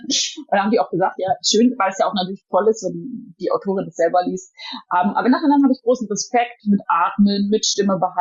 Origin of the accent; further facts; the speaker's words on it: Bad Oeynhausen, North Rhine-Westphalia, Germany; demnächst in meiner Heimatstadt Bad Oeynhausen